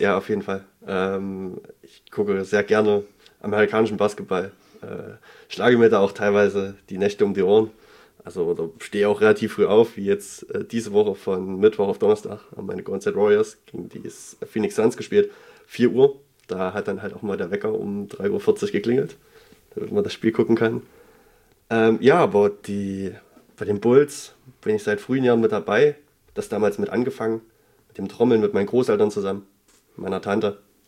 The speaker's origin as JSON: {"language": "German", "town": "Erfurt", "region": "Thuringia", "country": "Germany", "tie": "born there", "said": "Ich bin in Erfurt geboren."}